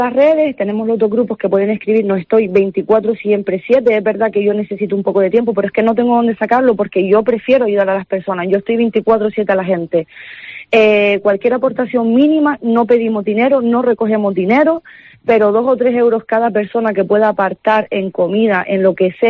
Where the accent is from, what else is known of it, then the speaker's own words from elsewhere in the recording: Canary Islands, Spain; now in Tenerife, Spain; Yo soy de Gran Canaria, pero resido en Tenerife hace 3 años.